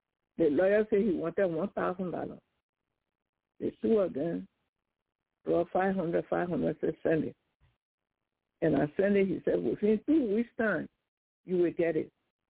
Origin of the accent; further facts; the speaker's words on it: Liberia; So I said, we're from Liberia.